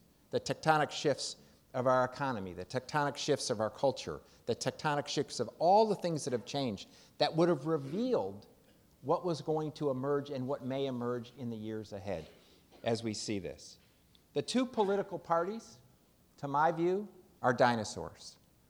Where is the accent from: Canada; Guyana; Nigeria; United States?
United States; Detroit, Michigan; I'm one of 11 children, Irish Catholic, Detroit.